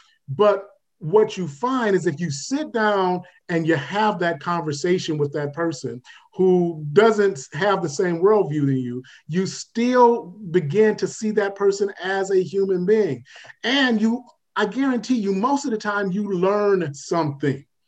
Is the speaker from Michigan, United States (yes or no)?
yes; Detroit, Michigan, United States; I grew up in Detroit, Michigan.